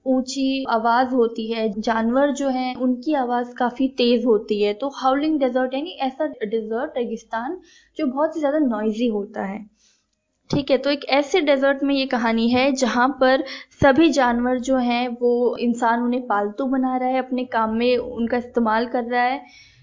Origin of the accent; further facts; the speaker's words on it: Rajasthan, India; और मैं राजस्थान से हूँ। मैंने अपनी स्कूलिंग भी राजस्थान से ही कंप्लीट की है और अपना ग्रेजुएशन मैंने दिल्ली यूनिवर्सिटी से पूरा किया है।